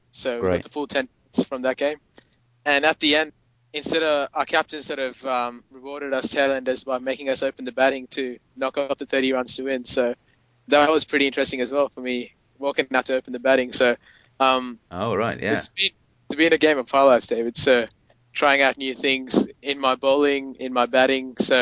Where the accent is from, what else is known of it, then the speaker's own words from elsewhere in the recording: Australia; from Australia.